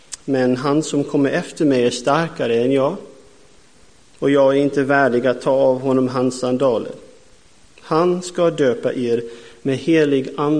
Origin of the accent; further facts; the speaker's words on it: Texas, United States; Swedish is a second language; now in Sweden; Ja, jag är amerikan, kom från USA, Texas.